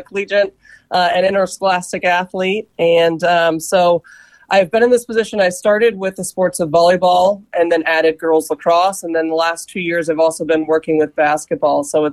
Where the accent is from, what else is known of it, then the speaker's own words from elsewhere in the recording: Indianapolis, Indiana, United States; because I'm from Indianapolis.